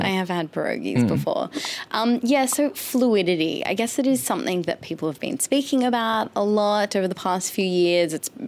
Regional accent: Gold Coast, Queensland, Australia; For example, I'm from the Gold Coast.

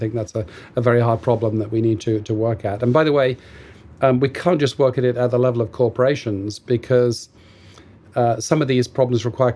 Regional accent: England, United Kingdom; a stream near my hometown in England.

